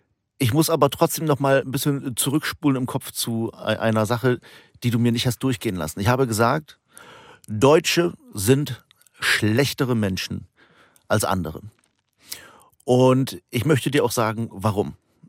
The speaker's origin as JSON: {"language": "German", "country": "Germany", "said": "Aber so, ich kann als Deutscher, kann ich glaube ich gar nicht so richtig einschätzen, was Patriotismus bedeutet, weil wir eben eine andere Geschichte haben als Frankreich."}